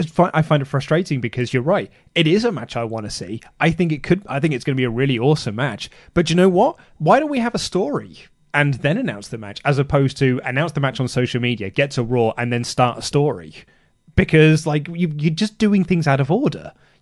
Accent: United Kingdom; maybe it's just because we're British and we don't get it

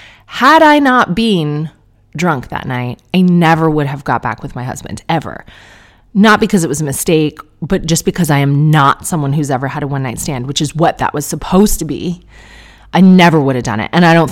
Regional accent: Canada; Difficult for me to say as a Canadian

